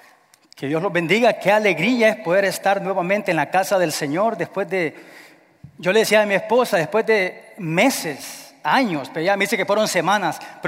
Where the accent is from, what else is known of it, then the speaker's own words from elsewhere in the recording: El Salvador; Aquí en los Estados Unidos, por supuesto, ¿no? Yo tuve doble celebración porque el miércoles fue en El Salvador, yo soy de El Salvador